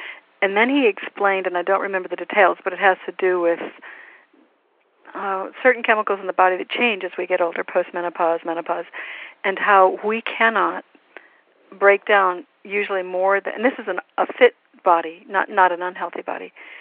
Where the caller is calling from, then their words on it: Chapel Hill, North Carolina, United States; Hi, I'm calling you from Chapel Hill, North Carolina.